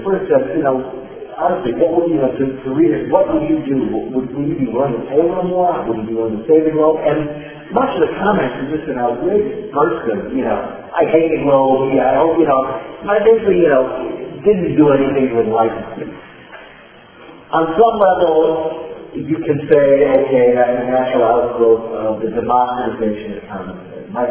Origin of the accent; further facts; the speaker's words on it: San Francisco, California, United States; this was 16 years as I grew up in San Francisco, I'm a Yankee.